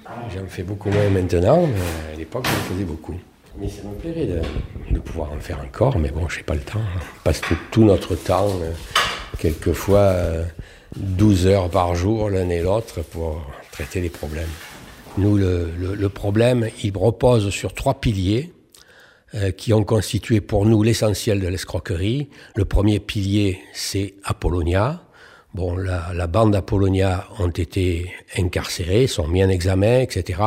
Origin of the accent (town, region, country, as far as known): Le Thor, Provence-Alpes-Côte d'Azur, France; born there